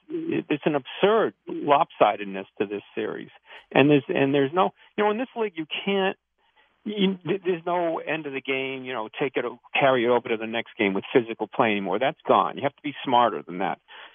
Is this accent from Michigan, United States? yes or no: no; Boston, Massachusetts, United States; and I'm from Boston